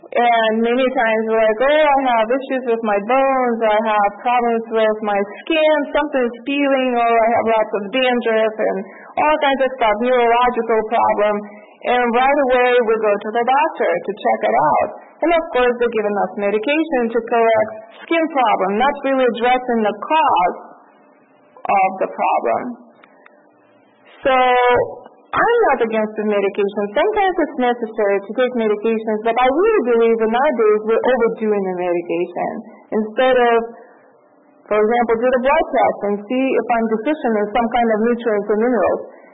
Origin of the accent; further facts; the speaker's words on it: Russia; I'm from Russia, and we enjoy raspberries and strawberries pest-free because nothing survives over there, and pests don't survive.